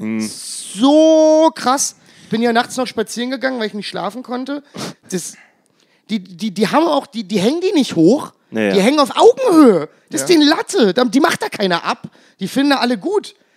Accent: eastern Germany, Germany; Ich komme aus dem Osten.

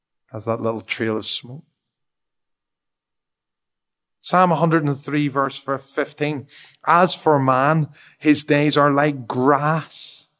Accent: Northern Ireland, United Kingdom; when I grew up in Northern Ireland

